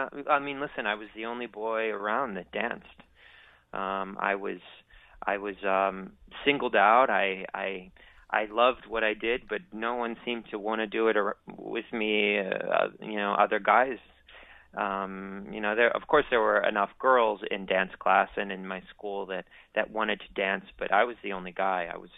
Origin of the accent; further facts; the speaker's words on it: Phoenix, Arizona, United States; also born or lived in Rapid City, South Dakota; I was born in South Dakota in Rapid City, and then moved to Phoenix, Arizona, where I started really training hard and spent most of my childhood, my adolescence.